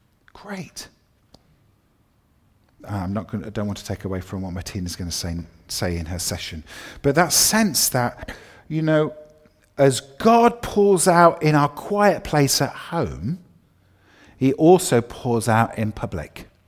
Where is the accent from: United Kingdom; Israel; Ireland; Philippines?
United Kingdom; Now, it might be that, you know, we're British and we're all very prim and proper.